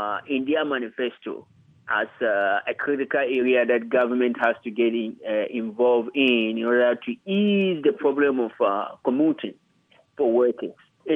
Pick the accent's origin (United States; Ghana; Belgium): Ghana; As a Ghanaian, I'm talking in reference to Ghana.